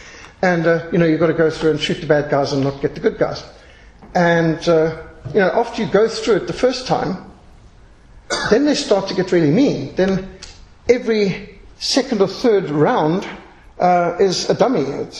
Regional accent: Zimbabwe; I was raised in Rhodesia. I was raised in the old world, very old world

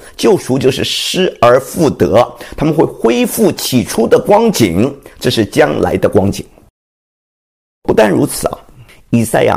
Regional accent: China; 还有人说呢，21世纪将会成为我们中国人的黄金时代。从前我们做的是美国梦，现在我们做的是中国梦啦。

